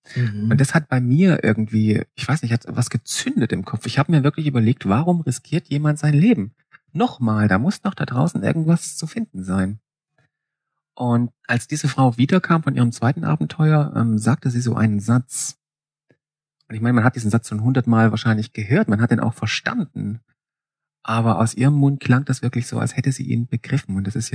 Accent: Saxony, Germany

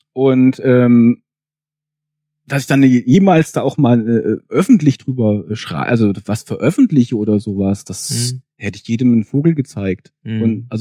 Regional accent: Fulda, Hesse, Germany; also ich bin in einem Vorort von Fulda aufgewachsen

